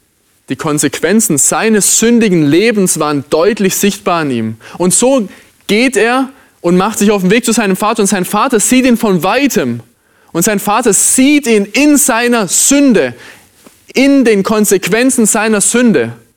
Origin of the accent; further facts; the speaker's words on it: Wittendorf, Baden-Württemberg, Germany; als kleiner Junge in dem Dorf, in dem ich aufgewachsen bin, Wittendorf hat das geheißen.